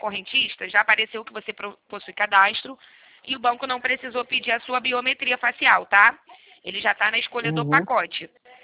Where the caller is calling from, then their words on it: Rio de Janeiro, Brazil; eu falo do Rio